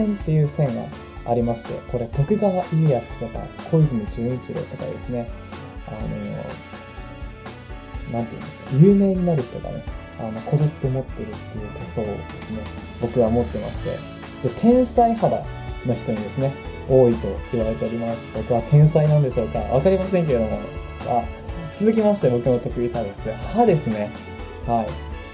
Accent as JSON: {"language": "Japanese", "region": "Hokkaido", "country": "Japan", "tie": "born or raised there", "said": "北海道生まれ、北海道育ちの … 北海道住みの24歳の男の子です。"}